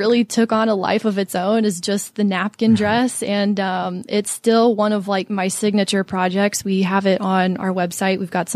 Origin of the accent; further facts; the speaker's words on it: Atlanta, Georgia, United States; And I grew up here in Atlanta, not too far from where we are today.